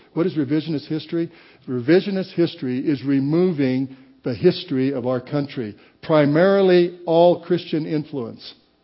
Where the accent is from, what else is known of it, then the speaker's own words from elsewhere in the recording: Colorado, United States; I was raised in Colorado when I was young.